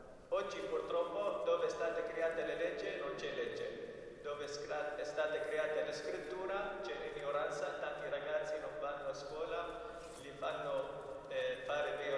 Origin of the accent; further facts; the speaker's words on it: Erbil, Erbil Governorate, Iraq; Italian is a second language; sono rifugiati nella zona kurda, da dove vengo io, città di Erbil e altre città in Kurdistan dell'Iraq.